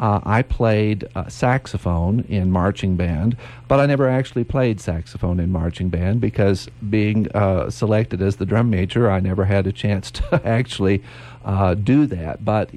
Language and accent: English; Las Cruces, New Mexico, United States; also born or lived in Hobbs / Artesia; Actually, I was born in New Mexico. I was born in Hobbs and have also lived in Artesia, but I went to Alameda Junior High and I went to Mayfield High School